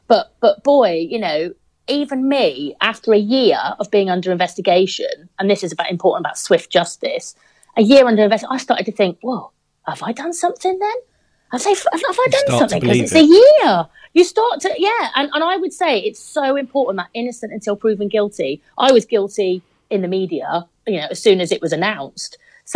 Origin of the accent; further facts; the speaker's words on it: Torquay, South West England, United Kingdom; got no funding into my hometown, which is still, again, the whole town is one of the most deprived in the southwest, at Torquay.